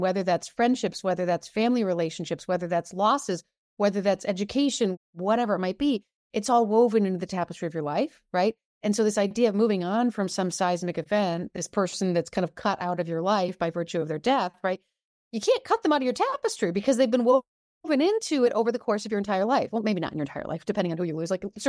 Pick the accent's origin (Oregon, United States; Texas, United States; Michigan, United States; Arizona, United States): Michigan, United States; moved away as an adult; now in Connecticut, United States; I was originally from Michigan, gotten a job out in Connecticut, moved out there.